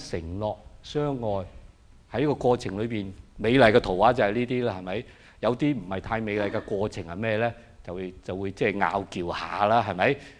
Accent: Hong Kong; also born or lived in Shanghai, China / Canada; now in Sacramento, United States; 我是上海出生，香港長大，加拿大讀書，來美國結婚，又在灣區定居，我在 LA 去到灣區，現在來到 Sacramento 揸兩個小時車

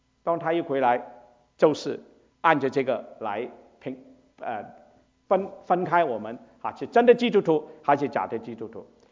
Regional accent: China; 当我们中国人我说圣旨你就明白了

